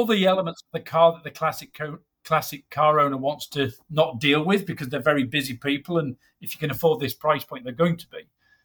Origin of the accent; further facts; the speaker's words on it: United Kingdom; I'm a Brit and I build a British product.